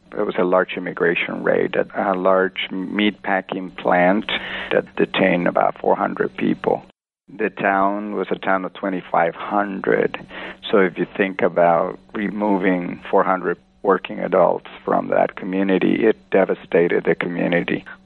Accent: Guatemala; now in United States; I'm originally from Guatemala, so I had connections to the community there personally. I'm an immigrant myself

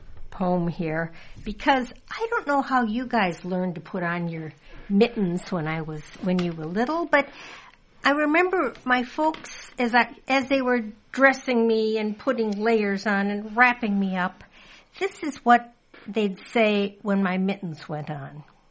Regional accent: Wisconsin, United States; And I seem to remember, I grew up in Wisconsin. And I seem to remember the year of 1957.

